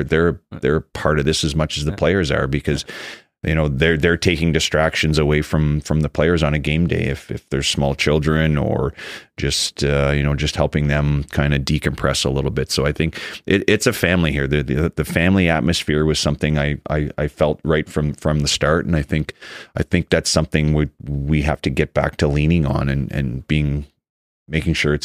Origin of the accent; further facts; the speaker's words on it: Ottawa, Ontario, Canada; growing up in Ottawa, there was lots of outdoor rinks.